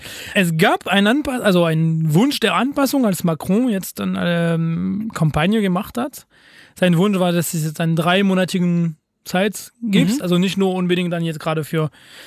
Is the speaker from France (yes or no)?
yes; France; German is a second language; Und bei uns in Frankreich geht darum so Abi und dann schnellstmöglich einsteigen weiter.